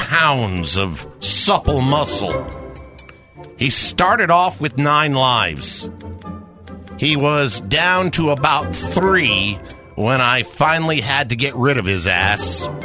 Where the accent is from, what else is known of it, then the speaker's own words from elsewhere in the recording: New Jersey, United States; I'm a transplant from New Jersey. Been here 9 months. Whoever I was talking to after I said I was from New Jersey